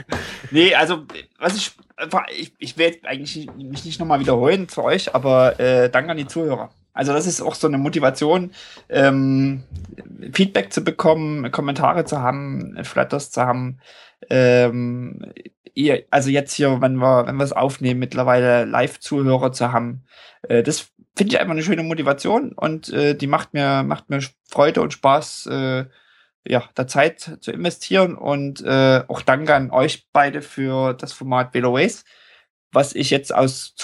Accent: East Germany, Germany; Markus? Wen meinst du jetzt? Bei uns im Osten oder was?

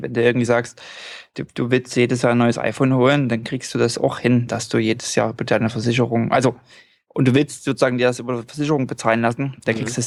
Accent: Norway; German is a second language; Und bei uns in Norwegen ist es so, wir haben eine Art, haben eigentlich alle eine Art Reiseversicherung.

